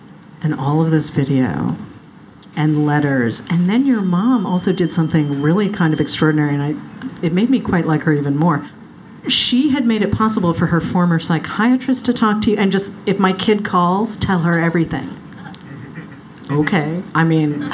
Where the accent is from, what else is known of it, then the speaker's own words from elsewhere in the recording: Boston, Massachusetts, United States; I mean, I'm a Bostonian living in exile by choice.